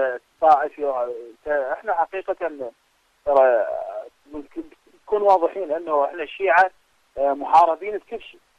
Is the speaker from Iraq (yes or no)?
yes; Iraq; هل حتى عندنا بالعراق المظاهرات